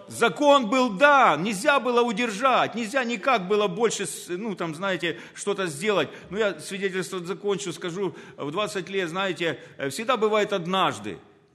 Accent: Zaporizhzhia, Zaporizhzhia Oblast, Ukraine; я из Запорожья, и имею жену, двоих детей, 7 внуков

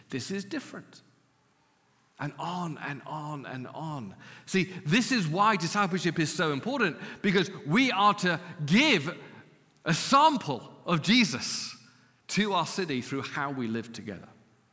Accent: England, United Kingdom; now in Los Angeles, United States; She's from Australia, I'm from England. We're now Americans.

